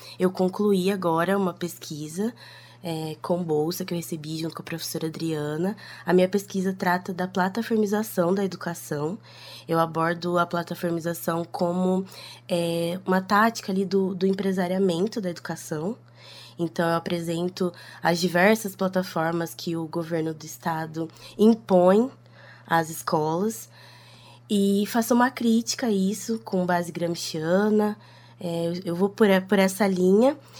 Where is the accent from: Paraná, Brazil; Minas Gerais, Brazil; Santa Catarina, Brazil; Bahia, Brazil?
Paraná, Brazil; Londrina; Eu tenho 29 anos, sou de Londrina, nasci aqui, sempre vivi aqui.